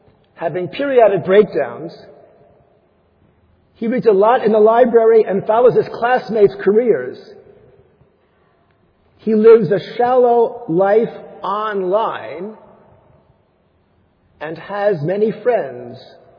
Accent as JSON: {"language": "English", "region": "New York", "country": "United States", "said": "Now, I admit, despite the fact that I am a New Yorker in exile"}